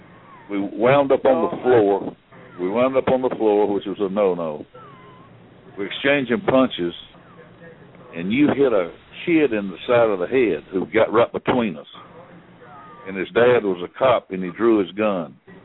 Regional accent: Columbus, Georgia, United States; He called for an arm drag one night right in my hometown in Columbus, Georgia.

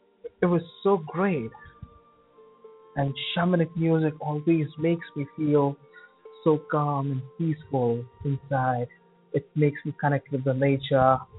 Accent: India; from India, and I hope you have a great day ahead.

